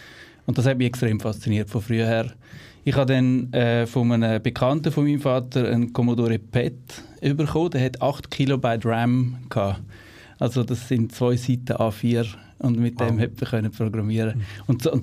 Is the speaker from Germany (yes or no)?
no; Switzerland; accent: Swiss German; ich habe gedacht, ich rede auf Schweizerdeutsch.